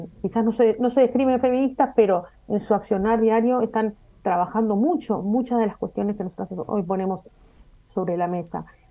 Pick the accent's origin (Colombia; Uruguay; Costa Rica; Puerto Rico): Uruguay; Montevideo; now in Rocha, Uruguay; Yo soy de Montevideo, me vine acá un poco con esta movida descentralizadora del CURE.